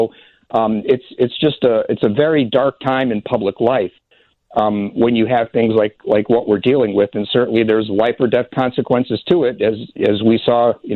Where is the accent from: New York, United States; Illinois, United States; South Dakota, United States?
Illinois, United States; Chicago; But I'm a Chicagoan. I'm a lifelong Chicagoan. I'm not going anywhere.